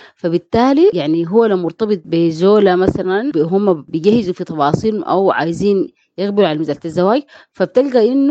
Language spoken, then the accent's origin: Arabic; Sudan; احنا كمجتمع سوداني